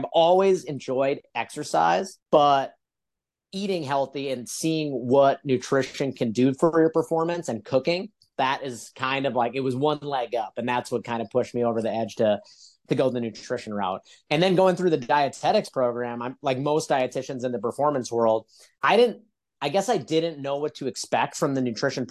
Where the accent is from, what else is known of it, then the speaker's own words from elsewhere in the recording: Wisconsin, United States; So I'm from Wisconsin originally, born and raised.